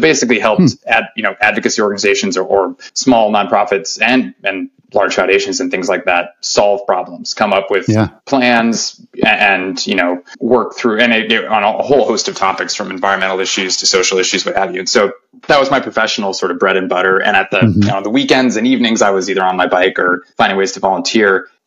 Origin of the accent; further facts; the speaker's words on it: St. Louis, Missouri, United States; When I was a teenager, I grew up in St. Louis, Missouri.